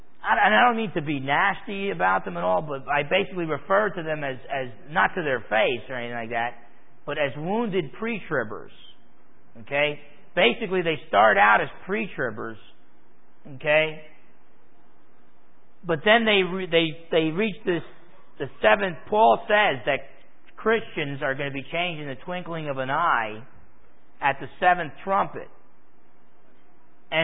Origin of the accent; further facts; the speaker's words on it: United States; You know, I like eating. I'm American. I like eating 3 meals a day.